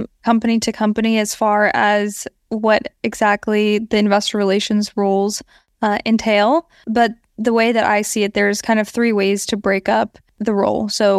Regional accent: California, United States; Yeah. So I'm from the San Francisco Bay Area.

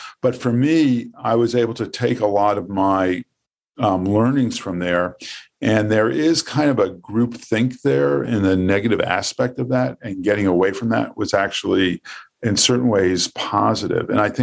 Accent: New York, United States; You know, it's like I grew up in New York.

